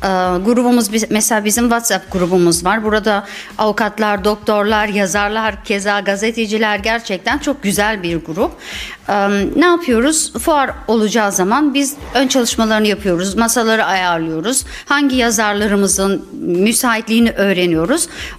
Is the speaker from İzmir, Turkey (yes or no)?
no; Nevşehir, Turkey; Kendim Nevşehirliyim. 52 yaşındayım, evliyim